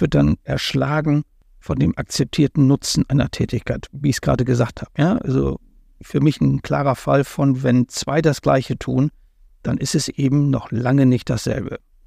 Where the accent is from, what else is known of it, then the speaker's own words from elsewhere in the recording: Germany; Aber wo wir uns als Deutsche unterscheiden, zum Beispiel auch von unseren unmittelbaren europäischen Nachbarn